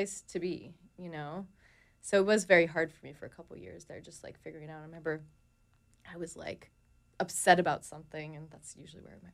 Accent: Toronto, Ontario, Canada; I'm from Toronto, Canada

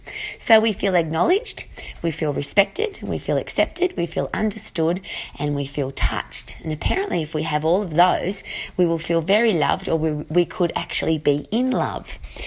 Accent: Australia; now in New Zealand; as an Australian who lives in New Zealand

